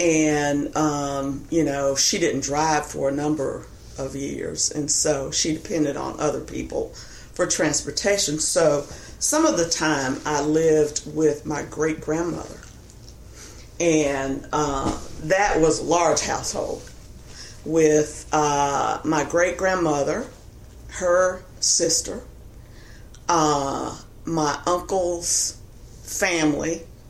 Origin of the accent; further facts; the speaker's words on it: Rougemont, North Carolina, United States; I was born in 1951 in Durham County, North Carolina. I grew up in a rural community. The town is Rougemont, North Carolina.